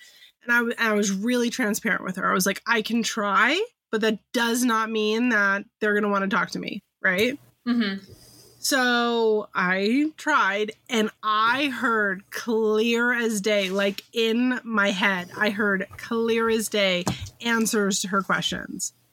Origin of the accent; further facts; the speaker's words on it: California, United States; I'm from California. We do not have ruckus rooms.